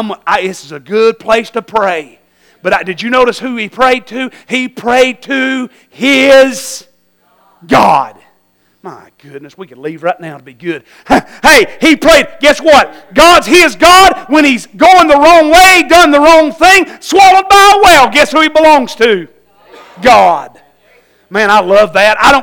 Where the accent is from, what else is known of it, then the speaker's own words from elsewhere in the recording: Tennessee, United States; I'm a boy from Tennessee.